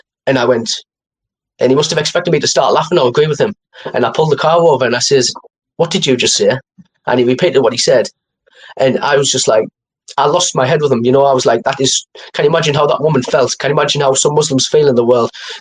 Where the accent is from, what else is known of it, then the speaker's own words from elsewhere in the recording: England, United Kingdom; Just English.